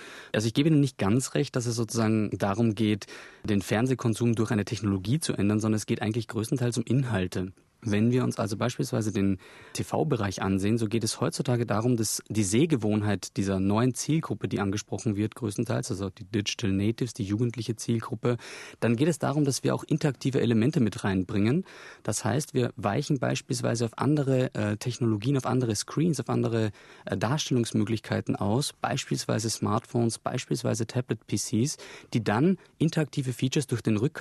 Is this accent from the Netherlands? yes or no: no; Austria; Ich komme aus Österreich und ich habe eine 7-jährige Nichte